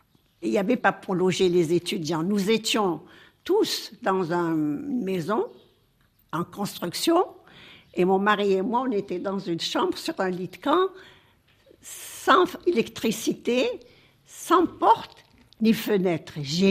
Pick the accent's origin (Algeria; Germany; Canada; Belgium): Algeria; Sétif, Sétif Province; je suis de Sétif, c'est des hauts plateaux.